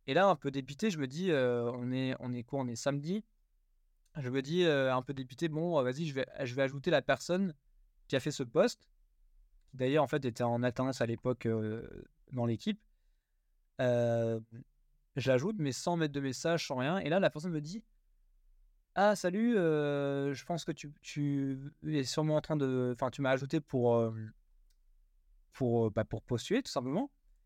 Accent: Strasbourg, Grand Est, France; moi je suis strasbourgeois à la base. J'étais recruté sur les bureaux près de Paris. Maintenant, on m'a offert une opportunité de descendre dans les bureaux qui ont ouvert dans le sud

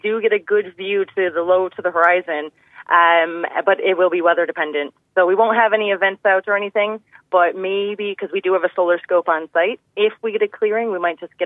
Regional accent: Buffalo, New York, United States; now in Cork, Ireland; as you notice, you probably can hear I'm not from Cork. I'm actually from New York.

